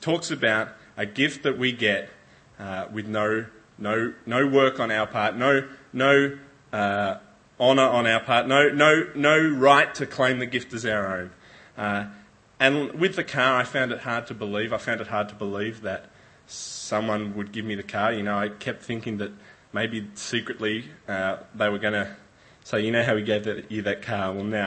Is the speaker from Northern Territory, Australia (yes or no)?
no; Tasmania, Australia; Well, I'm from Tasmania